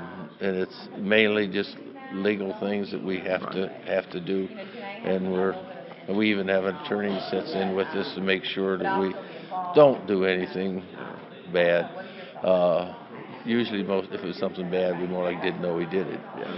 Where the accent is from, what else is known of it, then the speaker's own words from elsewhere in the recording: Ohio, United States; Well, I'm from Northeast Ohio. I'm a dairyman, and we milk cows.